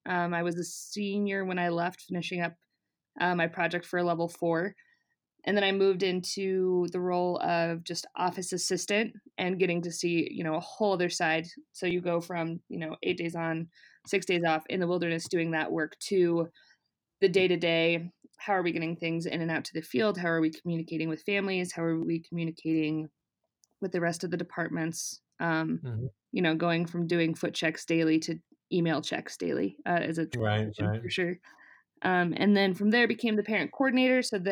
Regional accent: Colorado, United States; moved away as an adult; I grew up in Colorado and moved to Oregon to go to school

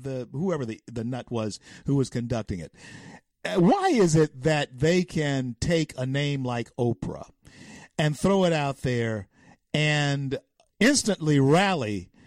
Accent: Louisiana, United States; I'm glad you mentioned Baton Rouge, because that's the capital of my home state.

